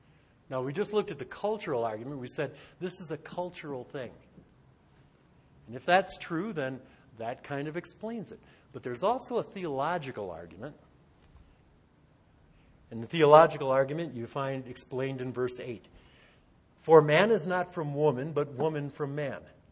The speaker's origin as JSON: {"language": "English", "region": "Michigan", "country": "United States", "tie": "born or raised there", "said": "I grew up in Michigan, okay? Winter, picture winter in Michigan."}